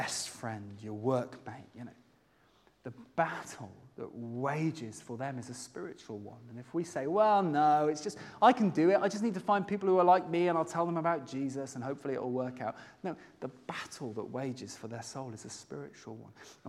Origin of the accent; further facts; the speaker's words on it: United Kingdom; I'm British, so I think in queues.